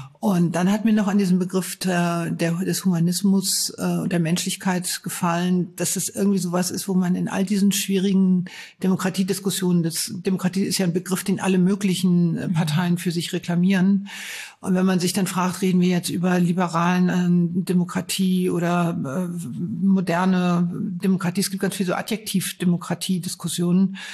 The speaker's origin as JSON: {"language": "German", "town": "Neustadt in Holstein", "region": "Schleswig-Holstein", "country": "Germany", "said": "Also zum einen komme ich aus Neustadt in Holstein, das ist nicht weit von Lübeck"}